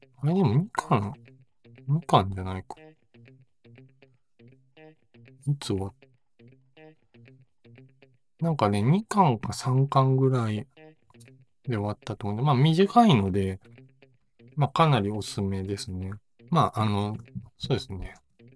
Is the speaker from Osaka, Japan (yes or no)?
yes; Osaka, Japan; 自分自身がその大阪出身で関西なんで